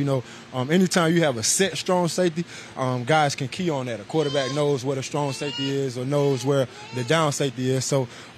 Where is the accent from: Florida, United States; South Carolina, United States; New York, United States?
South Carolina, United States; Man, I'm from South Carolina, man, so it ain't no thing, man. The heat and the humidity is way tougher in South Carolina. So growing up, you got to keep the sleeves on